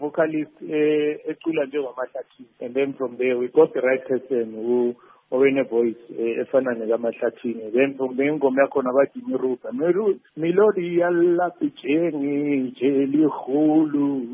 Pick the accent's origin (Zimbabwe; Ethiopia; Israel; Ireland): Zimbabwe; I'm from Zimbabwe, I'm working with Nigerians